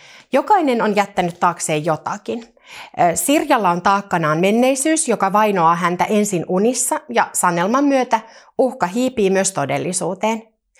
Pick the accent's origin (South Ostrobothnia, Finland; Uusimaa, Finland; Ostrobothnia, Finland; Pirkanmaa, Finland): Pirkanmaa, Finland; Tampere; ja mä olen tamperelainen esikoiskirjailija.